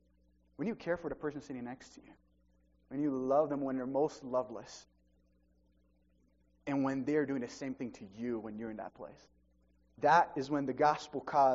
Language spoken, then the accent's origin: English; Brazil; English is a second language; I'm from Brazil, for those of you who don't know me, and I had just finished high school. I had gone back to visit my family in Brazil.